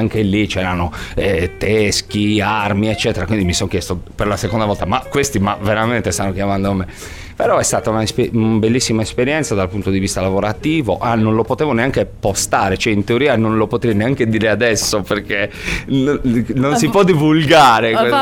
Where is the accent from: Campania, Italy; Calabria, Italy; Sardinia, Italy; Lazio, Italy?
Sardinia, Italy; non ci crede nessuno che siamo sardi, a parte quando sentono parlare me, ovviamente